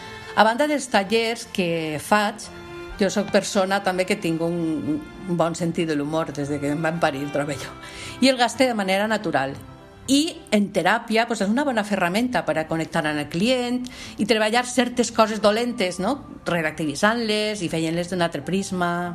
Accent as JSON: {"language": "Catalan", "town": "Dénia", "region": "Valencian Community", "country": "Spain", "said": "soc psicòloga especialista en psicologia clínica, monitora de teràpia del riure i soc de Dénia, de la província d'Alacant, on visc i treballo"}